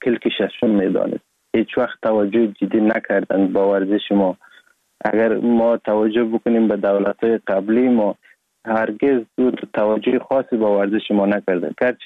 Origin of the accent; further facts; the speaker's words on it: Sheberghan, Jowzjan, Afghanistan; also born or lived in Sar-e Pol; اصلا زاده ولایت سرپل هستم، در ولایت جوزجان کلان شدیم، تحصیلات ما، مکتب ما، همه چیز ما در ولایت جوزجان خواندیم. اصلا کورش هم در دوران طفولیت از اون ولایت جوزجان شروع کردیم، ولایت جوزجان شهر شبروان، قریه به نام قریه پیرمزید.